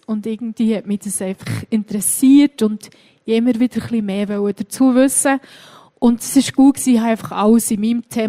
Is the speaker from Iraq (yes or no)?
no; Niederwangen, Bern, Switzerland; ich bin in Bern aufgewachsen und genauer gesagt bin ich in Niederwangen aufgewachsen.